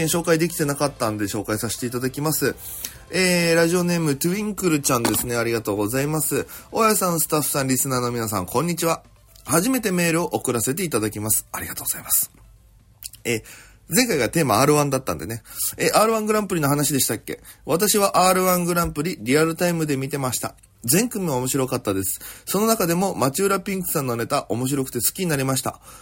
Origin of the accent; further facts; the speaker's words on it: Okinawa, Japan; now in Tokyo, Japan; 大都会東京へ口先一つで乗り込んだ沖縄芸人